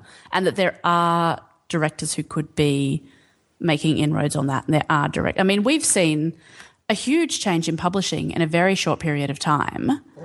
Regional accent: Australia; And Australia has its own racial politics and racial issues, which are just as problematic, but in like slightly different ways because we're a different, you know, we have a different history and we're a different people.

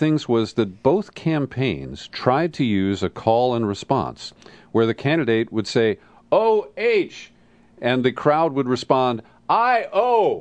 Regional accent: Ohio, United States; Now, Bud Trillin, I want to confess that I grew up in Ohio.

